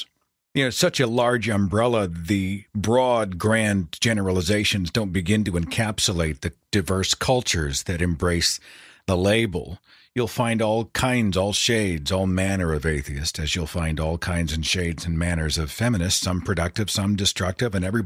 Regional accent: Oklahoma, United States; Okay, so my home state of Oklahoma, we love us some Jesus in this state, Lucian.

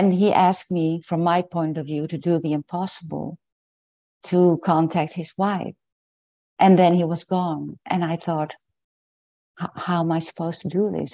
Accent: Netherlands; English is a second language; from the Netherlands.

